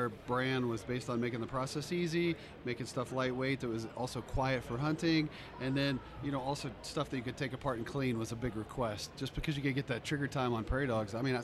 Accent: North Carolina, United States; also born or lived in Alabama / Georgia; I grew up in the Southeast. Okay. Yeah, so I was born in Alabama, then Georgia, then mostly North Carolina.

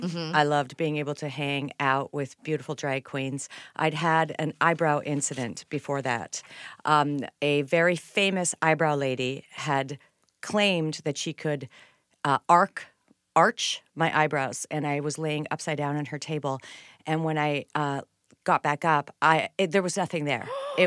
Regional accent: Winnipeg, Manitoba, Canada; I am. I'm Canadian and a middle child, which is why we are annoyingly nice.

